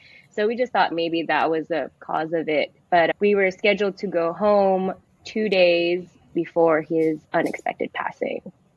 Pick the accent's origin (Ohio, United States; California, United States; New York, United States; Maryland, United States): California, United States; San Francisco; I'm 34 years old, born and raised in San Francisco. I am of Filipino descent. My parents immigrated from the Philippines and I was born here. So that makes me Filipino American.